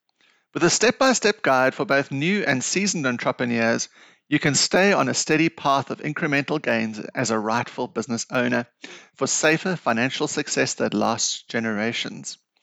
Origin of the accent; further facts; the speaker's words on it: Johannesburg, Gauteng, South Africa; I'm from Johannesburg, South Africa. So the lions are in the front garden. It's a wild place here in South Africa, but we are here and surviving